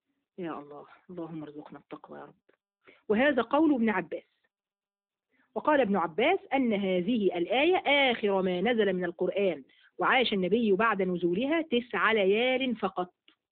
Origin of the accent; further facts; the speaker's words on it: Egypt; فأنا مصرية.